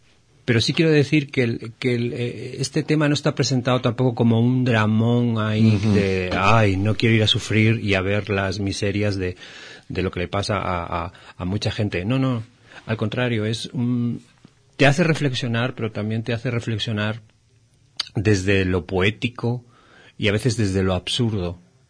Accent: Spain; Yo vengo de España y en Europa se está viviendo la situación esta de la migración

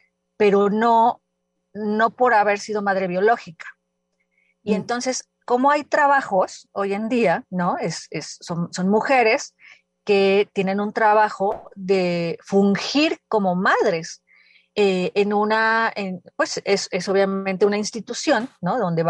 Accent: Mexico; soy madre abnegada mexicana.

